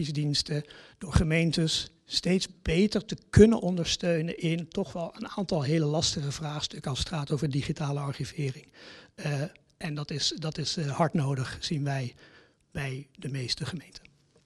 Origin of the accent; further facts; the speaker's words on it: Houthem, Limburg, Netherlands; Ik ben opgegroeid in Houtum zelf.